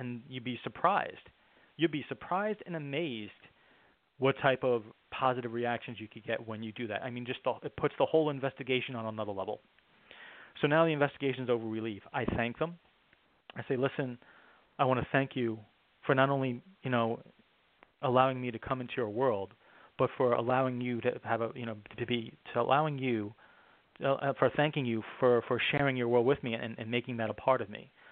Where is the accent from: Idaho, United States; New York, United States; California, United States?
New York, United States; I'm Italian and I talk a lot and I'm from New York.